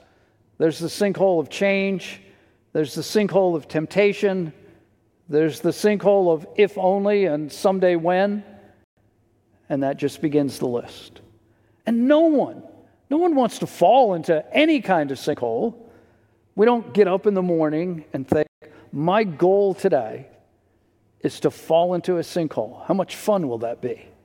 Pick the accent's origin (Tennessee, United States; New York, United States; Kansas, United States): New York, United States; now in Texas, United States; of you know that I grew up not in Texas, but on Long Island.